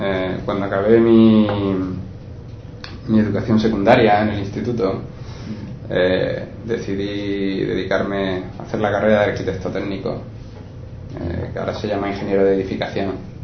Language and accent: Spanish; Lorca, Region of Murcia, Spain; El problema era que donde yo vivía, en Lorca, en la región, en Murcia, se podían encontrar casi todas las carreras universitarias excepto algunas técnicas.